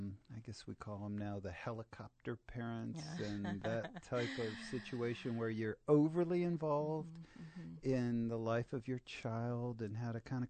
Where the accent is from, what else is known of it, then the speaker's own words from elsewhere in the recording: Bethesda, Maryland, United States; I grew up in Bethesda, Maryland, and was involved in a lot of different activities.